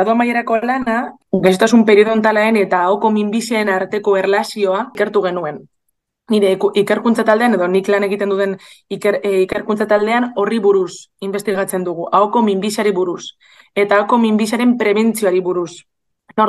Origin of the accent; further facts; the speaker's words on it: Bilbao, Basque Country, Spain; born there; eta Bilbon jaio nintzen, 1984 urtean.